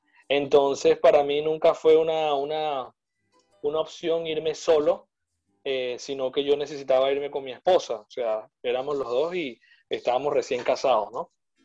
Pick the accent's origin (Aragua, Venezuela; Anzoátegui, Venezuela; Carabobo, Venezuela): Anzoátegui, Venezuela; Barcelona; moved away as an adult; yo soy del oriente del país, he estado en Suátegui, específicamente de la ciudad de Barcelona, donde viví toda mi vida hasta la edad de 25 años, donde, bueno, decidí, como muchos de mis compatriotas, salir del país por la situación, pues, económica